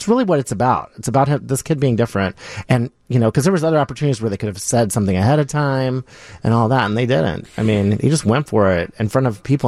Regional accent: the South, United States; I grew up in the South where I had a girl at my school that never cut her hair.

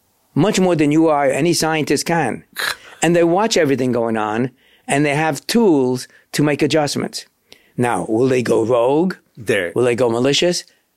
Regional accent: Manhattan, New York, United States; I grew up in Manhattan. Manhattan is a concrete jungle. There's very few trees around.

